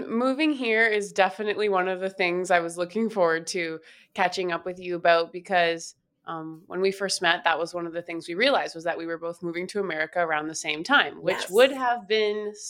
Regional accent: Canada; so I grew up in Canada, a little lower of a drinking age than the US.

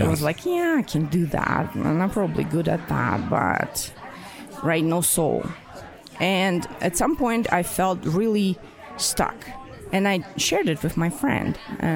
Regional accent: Moscow, Russia; moved away as an adult; I am from Moscow, Russia. I immigrated about 20 years ago. And I came here as a chemical engineer

